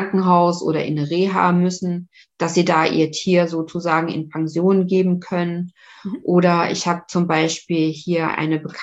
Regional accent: Saarbrücken, Saarland, Germany; now in Lübeck, Germany; ich komme ja eigentlich aus Saarbrücken und bin dann nach Lübeck gezogen.

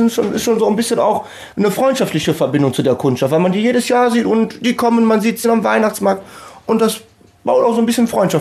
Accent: Rhineland, Germany; Wenn ich jetzt als Rheinländer was anderes sagen würde, wäre ja auch schon Gott verboten, sag ich mal.

